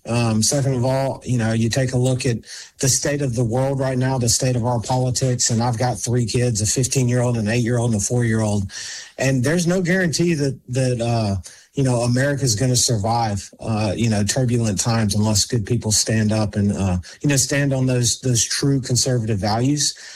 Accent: Alabama, United States; I grew up here in Baldwin County. I went to Foley High School

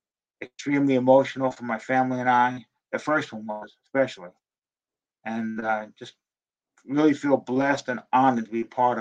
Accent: New Jersey, United States; because I grew up in New Jersey, I was a Giants fan.

